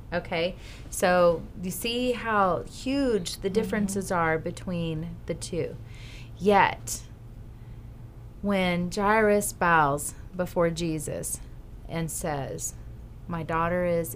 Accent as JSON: {"language": "English", "region": "the South", "country": "United States", "said": "And I'm from the South."}